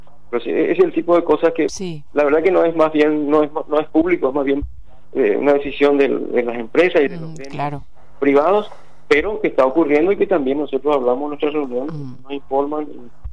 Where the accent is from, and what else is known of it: Paraguay